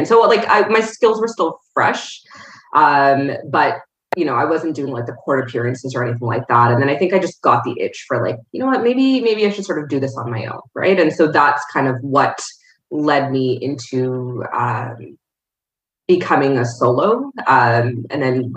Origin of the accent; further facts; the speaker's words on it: Scarborough, Ontario, Canada; So I grew up in Scarborough